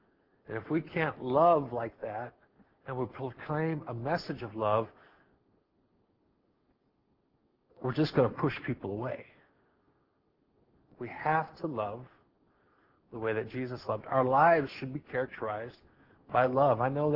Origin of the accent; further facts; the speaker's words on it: Walla Walla, Washington, United States; born there; There's up in Washington, I was born in Walla Walla, and there's about 7-8 miles from Walla Walla, there is a mission.